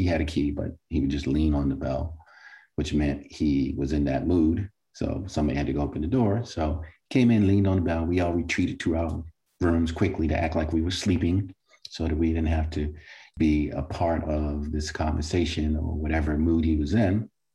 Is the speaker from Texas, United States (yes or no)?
no; Baltimore, Maryland, United States; As Kelly mentioned, I am from Baltimore. I am, you know, one of five siblings.